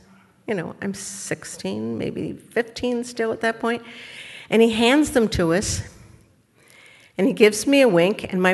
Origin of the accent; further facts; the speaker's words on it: Philadelphia, Pennsylvania, United States; moved away as an adult; now in Chicago, United States; And having born and raised in Philadelphia, and when Chicago called and said they'd like to have me come there, I was ready to go.